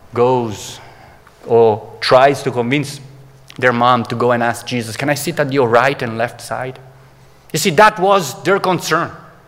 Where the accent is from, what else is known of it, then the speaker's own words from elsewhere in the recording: Italy; English is a second language; I was a teenager. I was growing up in Italy, and I was playing basketball